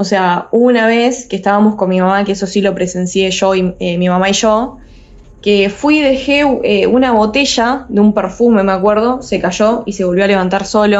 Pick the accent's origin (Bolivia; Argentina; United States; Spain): Argentina; Entre Ríos; now in Rosario, Argentina; soy de Entre Ríos, vivo ahí, digamos, pero por, digamos, cuestiones de estudio, estoy viviendo ahora en Rosario, ¿no?